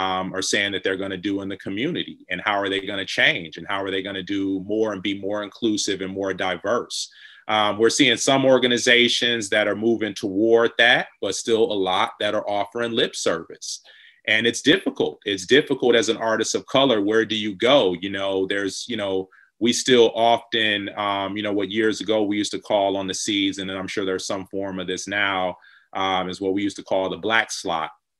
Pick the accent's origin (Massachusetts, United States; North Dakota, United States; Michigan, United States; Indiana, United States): Michigan, United States; Detroit; that was based on experiences that I had growing up in Detroit, and friends and my community that I've been around, being from a chocolate city like Detroit